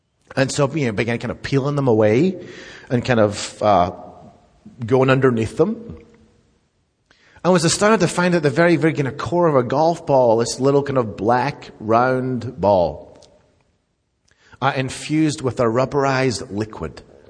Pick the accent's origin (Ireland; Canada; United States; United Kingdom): United Kingdom; Scotland; I grew up in Scotland, which if you probably picked up if you're new here.